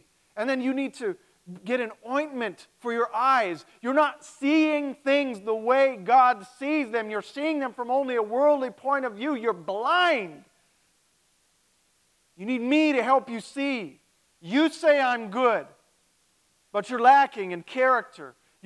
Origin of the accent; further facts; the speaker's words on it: Mosinee, Wisconsin, United States; I grew up in Mosinee, and man, they got a lot of it's on a river.